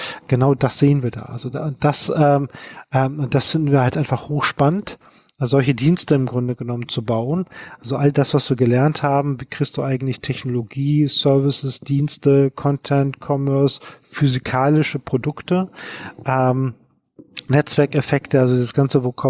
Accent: Hamburg, Germany; als Hamburger für Hamburger

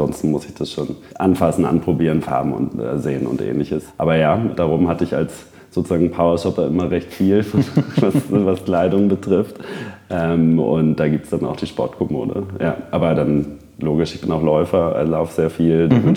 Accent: Hamburg, Germany; now in Munich, Germany; Ich bin aus Hamburg.

